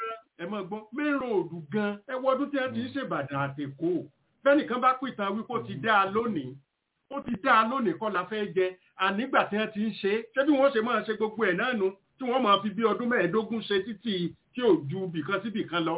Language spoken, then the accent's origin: Yoruba; Ibadan, Oyo, Nigeria; omo Ibadan ni mi mo le so pe ilu mi ni ka kokko lo se kini yen awon to ba mo mi won mo in fi ti Ibadan se